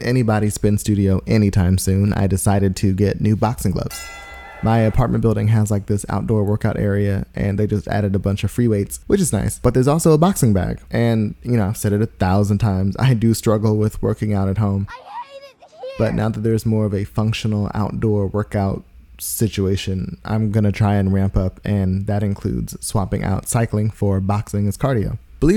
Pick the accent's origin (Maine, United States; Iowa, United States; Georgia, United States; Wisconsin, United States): Georgia, United States; Atlanta; You know, I grew up in Atlanta, high school in Atlanta, well, right outside, you know, college in Athens.